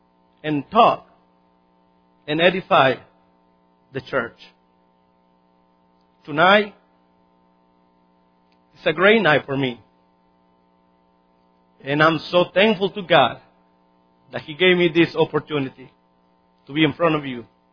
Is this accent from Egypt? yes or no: no; Mexico; You know, I'm from Mexico. Never been in a building like this.